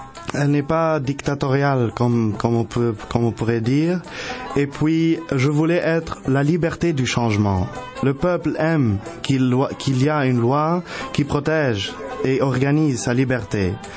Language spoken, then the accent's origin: French; Canada; also born or lived in Lebanon; Je suis un Canadien, mais qui a des origines libanaises. J'ai passé la plupart de ma vie au Liban, dans une école américaine, et puis je passais mes étés ici